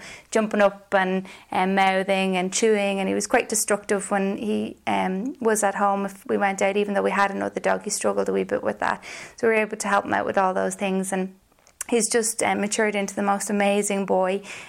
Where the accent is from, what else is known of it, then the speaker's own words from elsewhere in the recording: Portmarnock, Leinster, Ireland; I'm originally from Portmarnock, where I grew up with my family